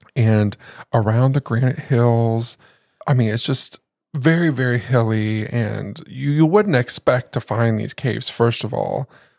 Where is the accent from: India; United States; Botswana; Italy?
India; Guys, we're from India.